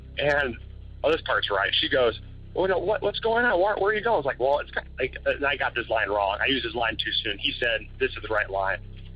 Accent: Michigan, United States; she had a dream of, we're originally from Michigan.

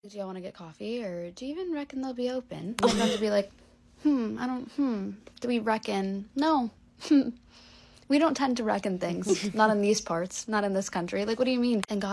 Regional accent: Chicago, Illinois, United States; accent: Chicago; people from out of state are always like, you have such a strong Chicago acc

